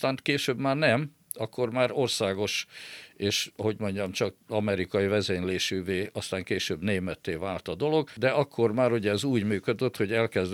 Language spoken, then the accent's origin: Hungarian; Gyula, Békés, Hungary; Azért Békés megyében, mert ugye én Gyulán nőttem fel, és ugye nekem ott rengeteg ismeretségem, barátom van.